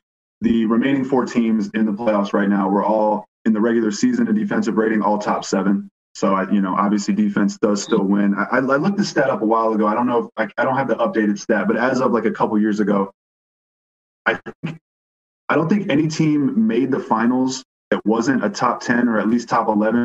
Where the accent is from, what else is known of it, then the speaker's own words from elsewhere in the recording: Houston, Texas, United States; I'm from Houston. I'm a Rockets guy